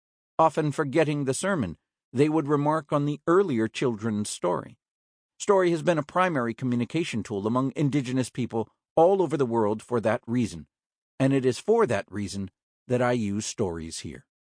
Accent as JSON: {"language": "English", "country": "United States", "said": "I'm from the United States."}